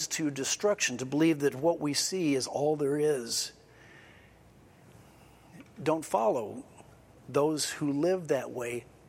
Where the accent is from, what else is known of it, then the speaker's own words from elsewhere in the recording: Dallas, Texas, United States; born there; I was born to American parents in Dallas, Texas. I am thus an American.